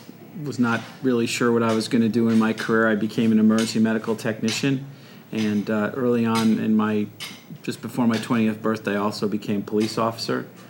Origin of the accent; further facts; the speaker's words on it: North Haven, Connecticut, United States; I was born and raised in North Haven, Connecticut.